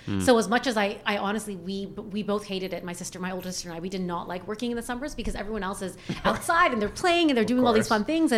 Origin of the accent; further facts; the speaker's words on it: Scarborough, Ontario, Canada; born there; So I was born in Scarborough.